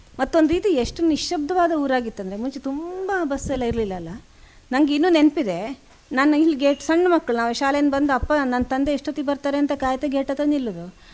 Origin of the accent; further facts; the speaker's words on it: Kundapura, Karnataka, India; accent: Kundapura Kannada; ಕುಂದಾಪುರ ಪ್ರಾದೇಶಿಕತೆ ತಾನಾಗಿ ಒಂದು ಕಟ್ಟಿಕೊಂಡ ಒಂದು ಭಾಷೆಯ ಮತ್ತು ಸಂಸ್ಕೃತಿಯ ಸಂವೇದನೆ ನನ್ನ ಕನ್ನಡದಲ್ಲಿ ಬರುತ್ತೆ, ನನ್ನ ಕನ್ನಡ ಸಹಜವಾಗಿ ಬಂದುಬಿಡುತ್ತೆ.